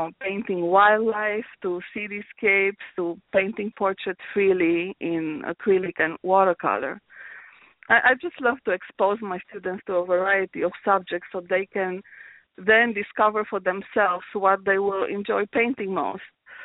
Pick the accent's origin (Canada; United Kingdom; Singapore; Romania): Romania; now in United States; I'm originally from Romania, and within Romania, I lived in different cities, and I visited a lot of Europe, and then I moved here to the States.